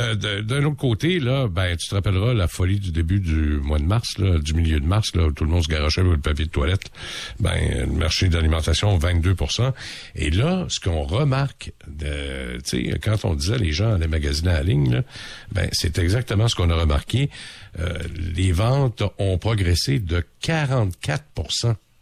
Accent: Quebec, Canada; La pire province où ça a diminué, c'est chez nous, au Québec.

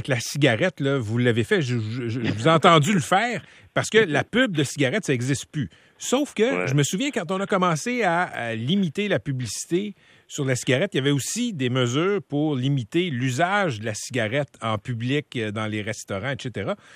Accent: Laval, Quebec, Canada; la première fois que je suis sorti de Laval, quand j'étais TQ pour aller en région, j'étais au cégep, je suis allé au lac Saint-Jean.

